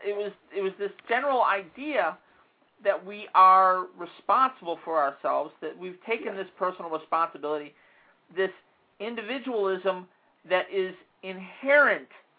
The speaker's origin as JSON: {"language": "English", "town": "Chicago", "region": "Illinois", "country": "United States", "tie": "born or raised there", "said": "I was raised in Chicago, so of course I was a Democrat."}